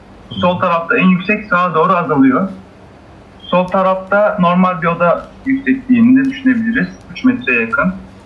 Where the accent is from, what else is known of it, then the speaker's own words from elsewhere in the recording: Istanbul, Turkey; ben doğma büyüme İstanbul olduğum için